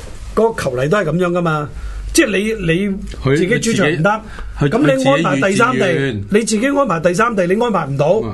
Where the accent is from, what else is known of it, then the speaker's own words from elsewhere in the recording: Chaozhou, Guangdong, China; 咁佢梗係撐香港人啦，我哋潮州人梗係